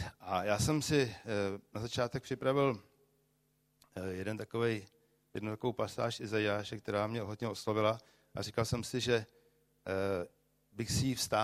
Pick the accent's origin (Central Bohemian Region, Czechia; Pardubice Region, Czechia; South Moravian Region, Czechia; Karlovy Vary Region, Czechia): Central Bohemian Region, Czechia; Brandýs nad Labem; já jsem z Brandejsa, my jsme ze stejného města